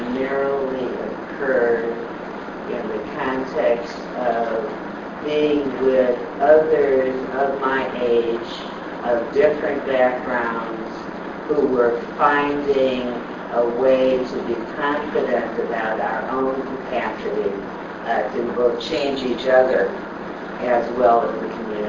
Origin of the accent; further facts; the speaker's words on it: Chicago, Illinois, United States; born there; also born or lived in Los Angeles; I was born on the South side of Chicago, when my family had to leave here as a result of the McCarthy era. We went to South Central LA.